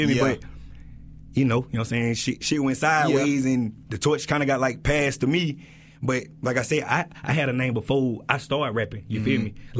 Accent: Anderson, South Carolina, United States; also born or lived in Chattanooga, United States; Man, like I was born in South Carolina, but when I was, like, 6 years old, I moved to, like, Chattanooga, Tennessee.

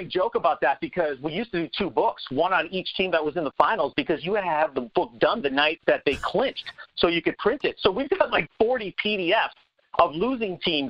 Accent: Minnesota, United States; I grew up in Minnesota in the Midwest and wanted to get out of the cold weather.

